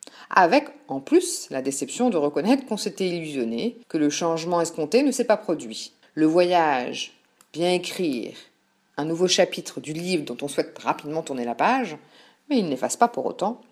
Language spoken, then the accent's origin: French; Brittany, France; En tant que bretonne